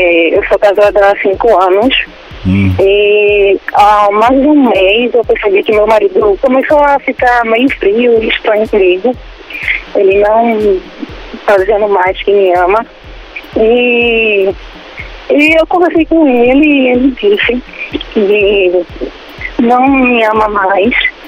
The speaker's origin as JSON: {"language": "Portuguese", "town": "Recife", "region": "Pernambuco", "country": "Brazil", "lives_now": "Paulista, Brazil", "said": "Eu sou de Recife, mas atualmente eu moro em Paulista, que é uma região metropolitana de Recife."}